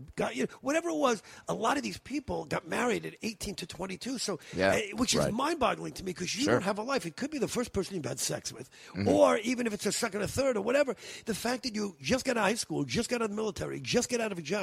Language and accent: English; New York, United States; Disneyland to me, when I was a kid, growing up in New York, Disneyland was, very few friends of mine.